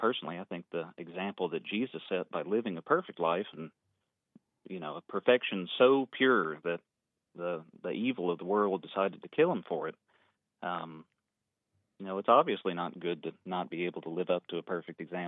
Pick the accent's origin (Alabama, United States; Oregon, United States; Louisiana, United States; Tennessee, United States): Alabama, United States; born there; I was born in Alabama, so since 1996.